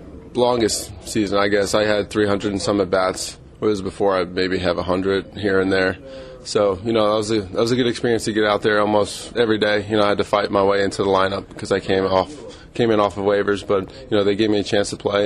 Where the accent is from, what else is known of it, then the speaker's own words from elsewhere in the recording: Maryland, United States; Well, I'm from the Maryland area, and I went to University of Maryland.